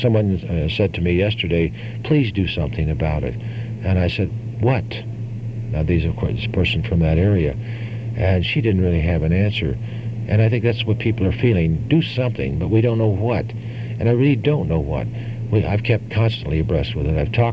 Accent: Oregon, United States; And yeah, I'm born and raised in Oregon, and of course my loyalty is to Oregonians, and I'm provincial, I might as well admit it.

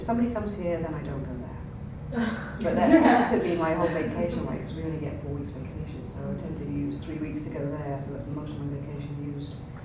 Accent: England, United Kingdom; moved away as an adult; now in United States; Yeah, so I'm from England, 30 years ago.

